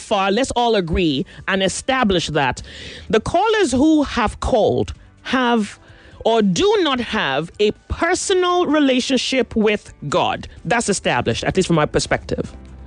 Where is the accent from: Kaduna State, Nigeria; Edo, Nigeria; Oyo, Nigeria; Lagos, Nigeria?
Lagos, Nigeria; Surulere; you know, I grew up in Surulere, so I used to see them calabash.